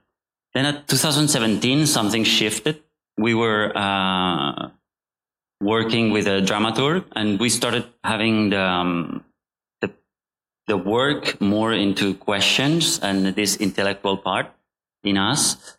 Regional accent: Spain; I'm from Spain

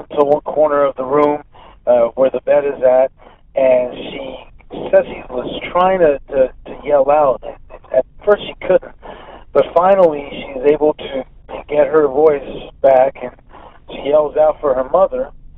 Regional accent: Daly City, California, United States; also born or lived in San Francisco; I'm from San Francisco. That's where I was born. Raised in Daly City.

